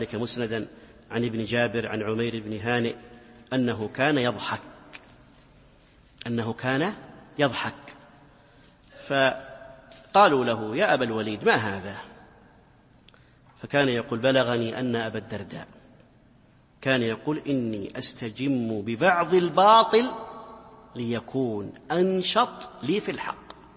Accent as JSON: {"language": "Arabic", "country": "Saudi Arabia", "said": "من كبار مشايخنا في بلادي في بلادنا في بلادي السعودية"}